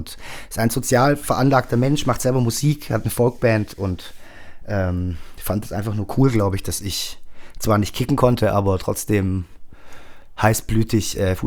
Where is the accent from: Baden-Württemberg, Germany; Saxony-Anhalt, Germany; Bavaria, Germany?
Baden-Württemberg, Germany; Göppingen; ich komme 50 Kilometer von hier, gebürtig aus Göppingen. Da ist nicht so viel her, was man so kennt. Märklin kommt von dort. Märklin, die Eisenbahn.